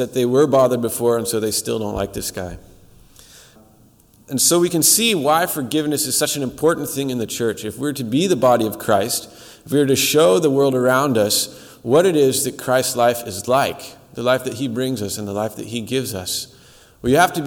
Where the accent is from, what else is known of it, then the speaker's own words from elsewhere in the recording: Seattle, Washington, United States; My wife and I came from Seattle. We both grew up in non-denominational churches, and then when we first moved up here 4 years ago